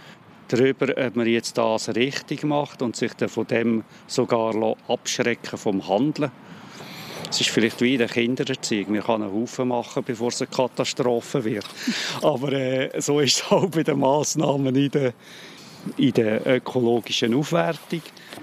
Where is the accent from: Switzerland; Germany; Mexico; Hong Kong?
Switzerland; auch bei uns in der Schweiz, grosse Zonen gibt mit Gärten.